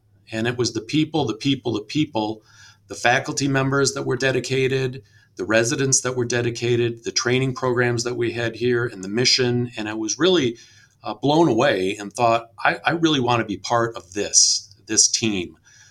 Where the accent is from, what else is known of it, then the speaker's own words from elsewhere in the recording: Michigan, United States; now in Memphis, United States; One sentence in, you can tell I'm not from Memphis. I am from a small little town in Michigan that is about 100 miles north of Detroit. And it has a single flashing light